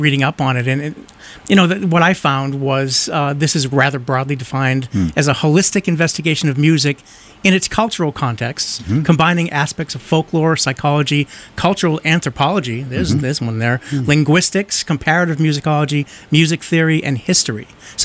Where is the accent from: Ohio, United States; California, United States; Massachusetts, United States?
Massachusetts, United States; Haverhill; I grew up in Haverhill.